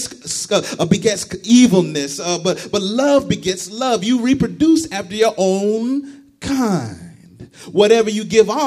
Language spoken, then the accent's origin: English; Jacksonville, Florida, United States; back in my hometown. We got high, tall bridges in Jacksonville.